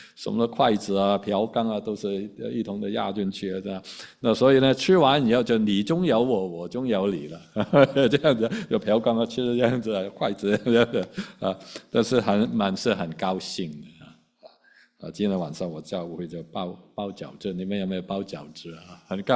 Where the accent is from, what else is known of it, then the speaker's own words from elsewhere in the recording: Hong Kong; 但是我是南方人啊，我是香港人啊。我们呢南方人呢，尤其是广东一带，就吃盘菜。